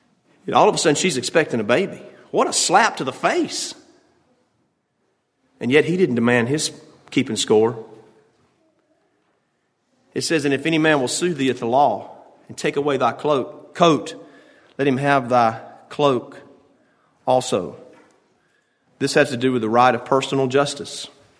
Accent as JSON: {"language": "English", "country": "United States", "said": "I'm an American. I demand respect."}